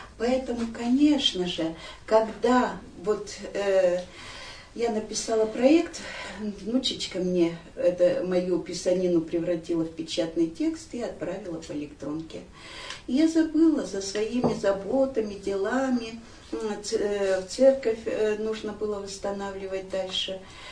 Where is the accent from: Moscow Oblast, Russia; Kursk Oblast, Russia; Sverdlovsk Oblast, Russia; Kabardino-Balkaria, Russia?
Sverdlovsk Oblast, Russia; Koptelovo; Я родом из Коптелова, тоже из старинного села. Сюда мы приехали с мужем работать учителями.